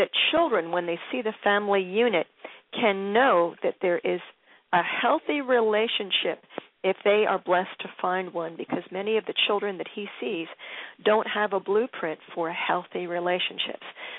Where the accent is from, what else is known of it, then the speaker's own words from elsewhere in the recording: Jenkintown, Pennsylvania, United States; the brothers were from Cheltenham, which was in Montgomery County, just down the street from where I grew up in Jenkintown.